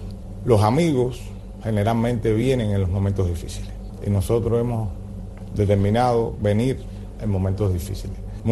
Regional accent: Cuba; como cubanos estamos también denunciando la situación de represión

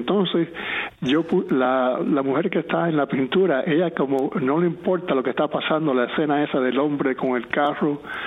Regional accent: Cuba; yo de niño veía en Cuba

